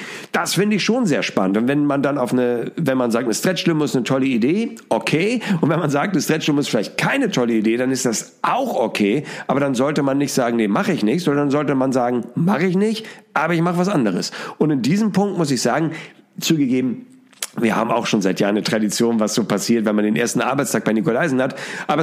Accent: Hamburg, Germany; Also ist meine erste Kritik natürlich jetzt sehr, sehr subjektiv aus meiner Sicht als Hamburger.

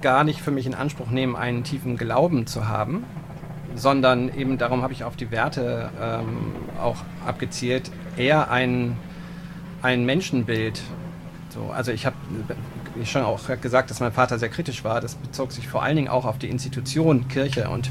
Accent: Bremen, Germany; Und ich bin also aufgewachsen in Bremen, in einem kleinen, ja etwas außerhalb liegenden Stadtteil Bremens. Ja, als Kind in einer großen Familie, einer Pastorenfamilie mit der üblichen christlichen Erziehung und Sozialisierung habe ich da mein Abi gemacht.

